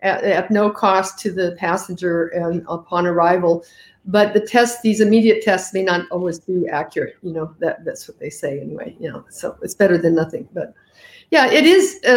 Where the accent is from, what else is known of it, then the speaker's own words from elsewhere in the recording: Denver, Colorado, United States; now in Berlin, Germany; I grew up in Denver, not speaking German. It's still a hindrance for me here. I still have an accent, although I try to make the best use of it. But just because I'm an American